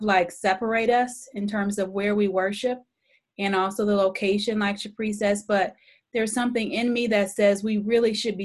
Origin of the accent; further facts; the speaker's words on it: United States; You know, obviously I was from the States or whatever.